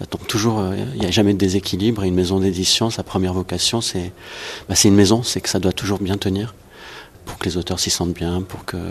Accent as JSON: {"language": "French", "country": "France", "also_born_or_lived": "Tahiti / Morocco / Netherlands", "said": "je suis français sans l'être tout à fait. J'ai vécu à Tahiti, au Maroc, aux Pays-Bas. J'ai une mère italienne et un père presque belge."}